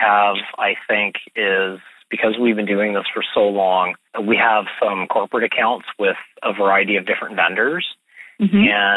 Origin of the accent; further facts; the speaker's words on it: Burlington, Ontario, Canada; now in Waterdown, Canada; and Waterdown where I live. And I grew up in Burlington, so I know Burlington really well.